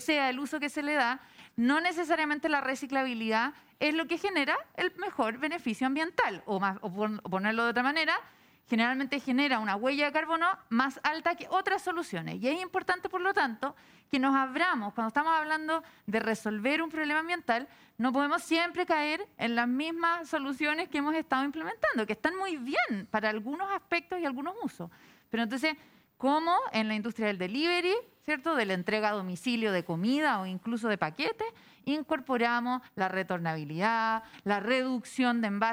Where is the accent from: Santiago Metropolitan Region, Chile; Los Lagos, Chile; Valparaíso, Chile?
Valparaíso, Chile; Viña del Mar; De Viña, yo soy de Viña.